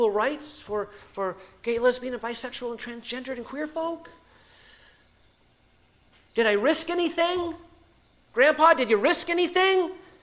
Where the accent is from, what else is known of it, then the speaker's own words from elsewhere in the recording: Charleston, South Carolina, United States; born there; I was born in 1962 in Charleston, South Carolina.